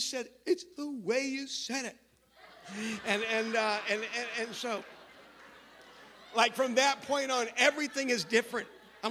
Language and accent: English; North Carolina, United States; now in New Jersey, United States; I grew up in North Carolina, and in North Carolina, when you did driver's education classes, I don't know how they do it here in New Jersey